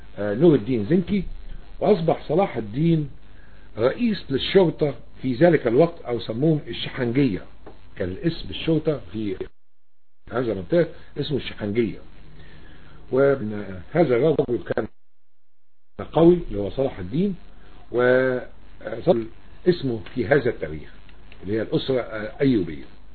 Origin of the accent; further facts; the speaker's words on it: Egypt; هنتهي الامر عندنا في مصر